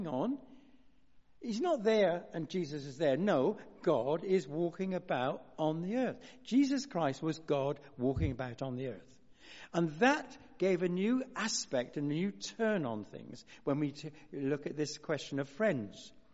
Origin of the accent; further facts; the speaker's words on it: South West England, United Kingdom; I was brought up in the West Country, and so I can pick up their accent